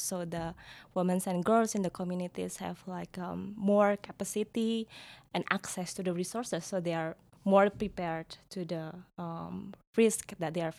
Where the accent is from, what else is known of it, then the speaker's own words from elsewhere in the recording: Indonesia; English is a second language; so I'm from Indonesia.